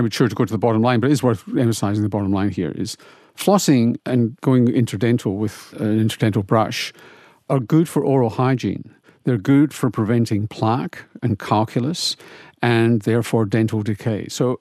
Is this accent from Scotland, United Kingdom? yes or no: yes; Glasgow, Scotland, United Kingdom; I grew up in Glasgow and I've got a DMF score that's off the scale.